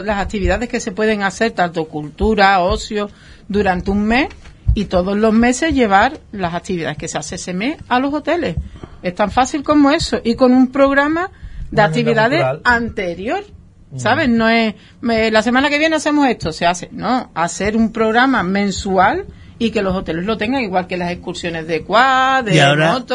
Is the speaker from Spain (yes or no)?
yes; Huelva, Andalusia, Spain; yo vengo de Huelva, ¿vale? De Andalucía.